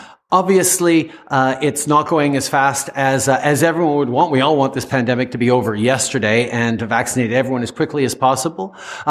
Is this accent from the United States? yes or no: no; Canada; And of course, as a Canadian, I believe that we all need to work together